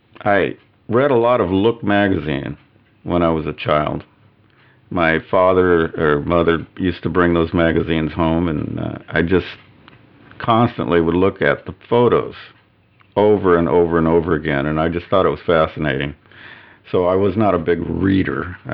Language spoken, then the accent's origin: English; Inglewood, California, United States; also born or lived in Hollywood; yes, born in Hollywood, started my first few years of growing up in Englewood, California.